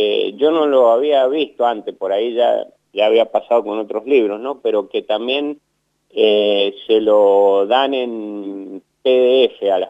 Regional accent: Mendoza, Argentina; como mendocinos todos queremos tener

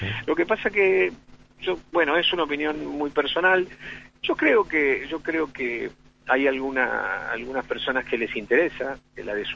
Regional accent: Argentina

